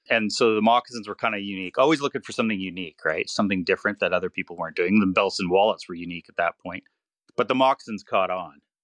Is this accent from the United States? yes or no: no; Winnipeg, Manitoba, Canada; also born or lived in Vancouver; Born and bred in Winnipeg.